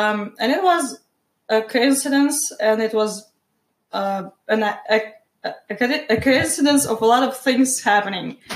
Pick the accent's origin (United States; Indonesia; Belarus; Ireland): Belarus; It was nice to grow up in Belarus. Belarus is a small country in Eastern Europe between Russia, Poland, Ukraine, and Lithuania. I explain it sometimes. It was nice growing up there. And since I've been here in the States for almost 9 years